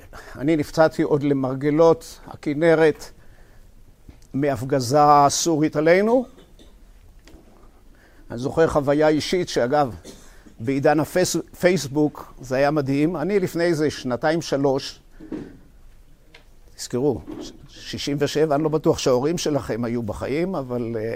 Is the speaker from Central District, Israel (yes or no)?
no; Kiryat Ata, Haifa District, Israel; born there; אני נולדתי במקום שנקרא כפר עטה, היום זה קריית עטה.